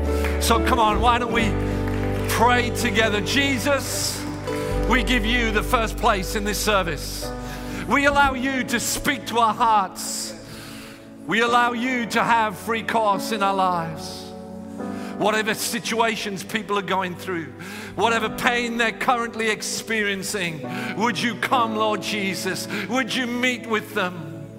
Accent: Stockton-on-Tees, North East England, United Kingdom; born there; I was born in Stockton-on-Tees in the Northeast.

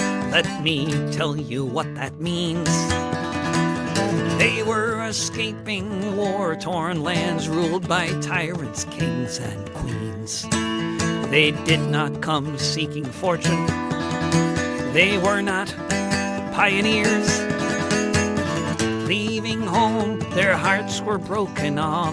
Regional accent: New York City, New York, United States; born there; My great-grandparents were refugees. That should be a normal thing to say. I was born in New York City. My people came from far away.

